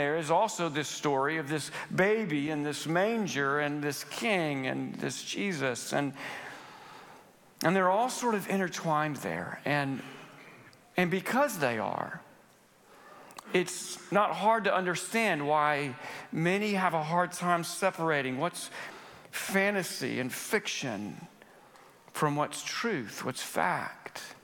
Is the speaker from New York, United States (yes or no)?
no; Florida, United States; When you're growing up in Florida and every day leading up to Christmas is, again, sunny or maybe partly cloudy with a high of 65